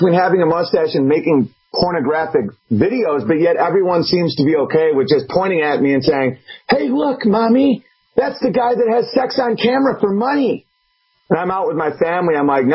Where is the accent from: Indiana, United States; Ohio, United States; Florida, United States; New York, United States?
New York, United States; I'm from New York State, and I don't know a single person who's okay with what they just did.